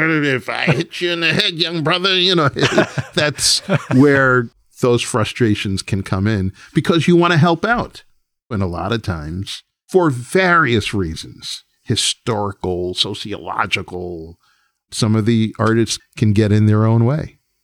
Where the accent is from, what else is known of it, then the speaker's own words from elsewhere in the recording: New York, United States; It's very much a New York film as a New Yorker